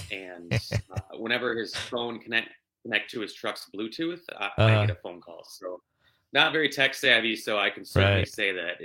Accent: Waukesha, Wisconsin, United States; You know, I grew up in Waukesha and experienced things in my childhood home that I couldn't quite explain, right?

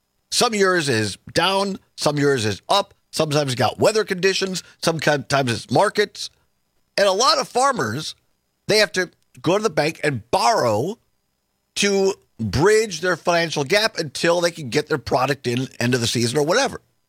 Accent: Richland County, United States; I was in politics for a number of years. I grew up in Richland County.

